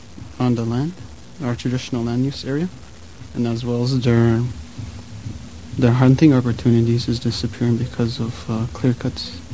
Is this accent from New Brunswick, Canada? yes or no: no; Grassy Narrows, Ontario, Canada; I'm from Grassy Narrows, Ontario. My clan is the Thunderbird